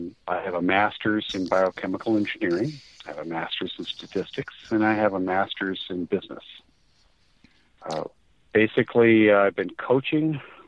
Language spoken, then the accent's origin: English; Sault Ste. Marie, Michigan, United States; I'm from Sault Ste. Marie, Michigan, originally, which might as well say it's Canada.